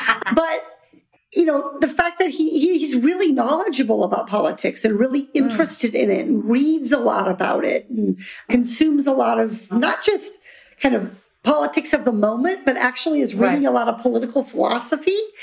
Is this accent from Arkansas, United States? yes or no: no; Iowa, United States; I grew up in Iowa, far from the ocean.